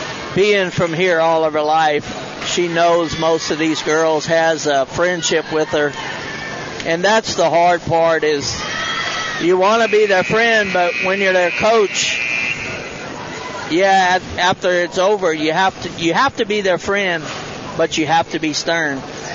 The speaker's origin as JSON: {"language": "English", "town": "Burton", "region": "West Midlands", "country": "United Kingdom", "said": "I am from Burton"}